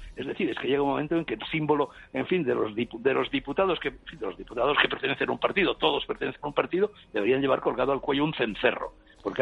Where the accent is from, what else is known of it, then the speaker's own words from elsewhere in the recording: Spain; como muchos españoles